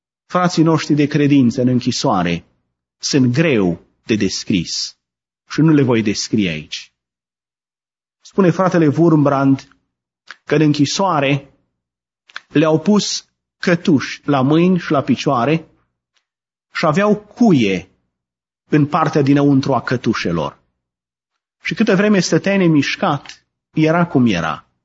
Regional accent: Romania; Am crescut, marea majoritate dintre noi, am crescut în România.

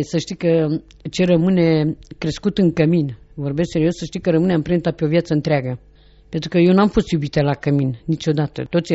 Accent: Craiova, Dolj, Romania; now in Cluj-Napoca, Romania; Am venit de la Craiova la Cluj. Și am rămas la Cluj și ne-am căsătorit.

